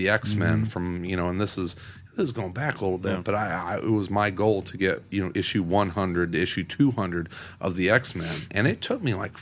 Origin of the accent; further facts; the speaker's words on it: Illinois, United States; I grew up in Southern Illinois, and so I had, there was like one damn comic shop